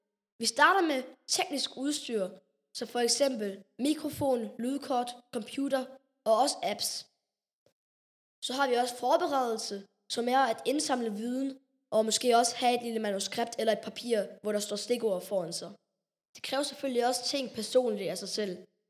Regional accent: Schleswig-Holstein, Germany; I har nok lagt mærke til vores accent. Det er fordi, vi kommer fra Sydslesvig.

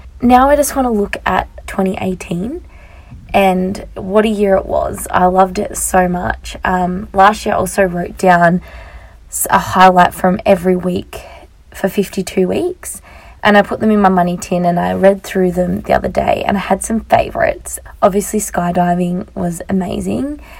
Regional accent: Australia; I'm just an Australian girl with a world at her feet

